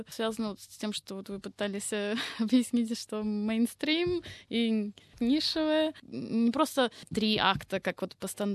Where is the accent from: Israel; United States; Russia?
Russia; Saint Petersburg; В моем родном городе, да, очень было приятно. А есть такой фестиваль в Петербурге документального кино «Послание человеку».